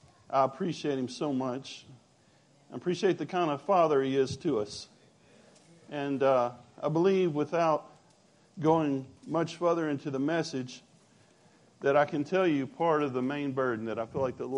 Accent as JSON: {"language": "English", "region": "Louisiana", "country": "United States", "also_born_or_lived": "Hayden, Alabama", "said": "for those who don't know me. I am from Hayden, Alabama, originally from Louisiana"}